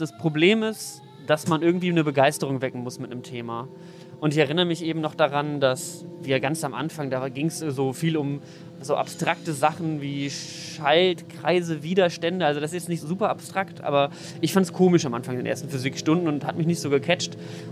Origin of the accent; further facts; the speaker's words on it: Mettmann, North Rhine-Westphalia, Germany; now in Berlin, Germany; ich bin ja Wahlberliner und habe eben dementsprechend, also ich bin aufgewachsen in NRW, in der Vorstadt von Düsseldorf.